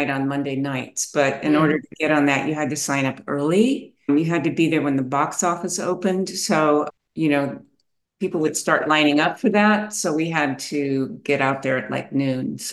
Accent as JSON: {"language": "English", "town": "Los Angeles", "region": "California", "country": "United States", "tie": "born or raised there", "said": "And then growing up in Los Angeles was the other part of that, is just there was music everywhere."}